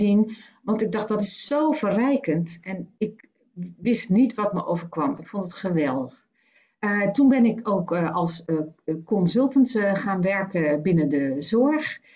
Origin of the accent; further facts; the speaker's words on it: Schiedam, South Holland, Netherlands; born there; also born or lived in Twente; En ik ben geboren in Schiedam in een christelijk gereformeerd nest.